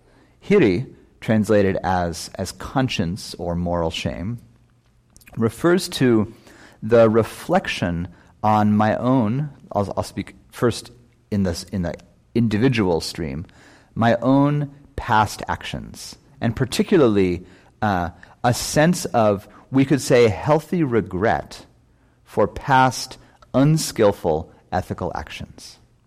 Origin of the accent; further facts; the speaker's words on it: California, United States; And of course, as a Californian, you know, in the era of Brené Brown and the anti-shame self-empowerment world